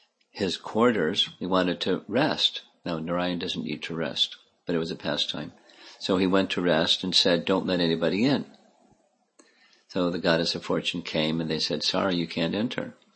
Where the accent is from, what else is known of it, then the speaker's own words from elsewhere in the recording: United States; I'm American.